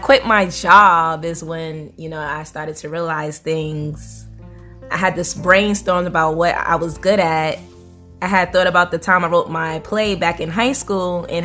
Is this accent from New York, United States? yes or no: yes; Brooklyn, New York, United States; I'm from Brooklyn, New York. Everybody should know that by now.